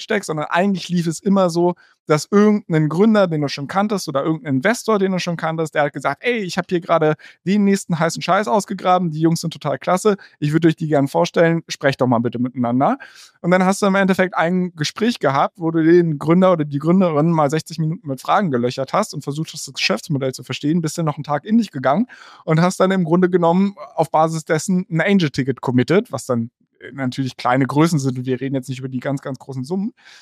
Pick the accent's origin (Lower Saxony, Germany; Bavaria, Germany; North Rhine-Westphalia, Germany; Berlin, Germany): Berlin, Germany; also born or lived in Hamburg; Also ich bin hier beziehungsweise im Speckgürtel von Berlin aufgewachsen, zur Schule gegangen, habe dann auch in Berlin, wie gesagt, lange studiert und war hier immer sehr, sehr glücklich und bin auch sehr glücklich, wieder hier zu sein.